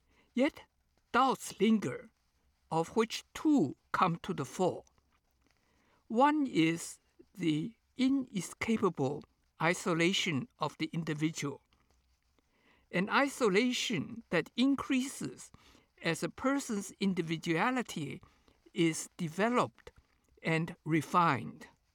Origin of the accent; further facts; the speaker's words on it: East China, China; moved away; had I never left my hometown in humid eastern China, I would never have known my desert personality